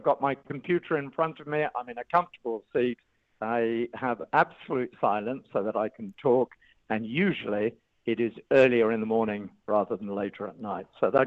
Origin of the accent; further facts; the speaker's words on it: England, United Kingdom; moved away as an adult; now in Australia; I came from England originally, but I was asked to come to Australia just for 2 years in 1990. And here we are 33 years later.